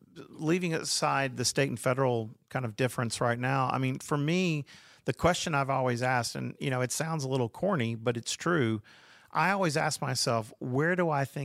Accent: Georgia, United States; I like working for my home state and serving the people that I live with.

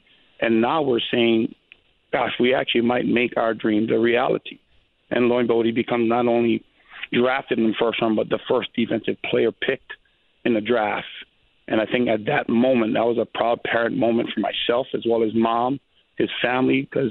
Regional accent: Hawaii, United States

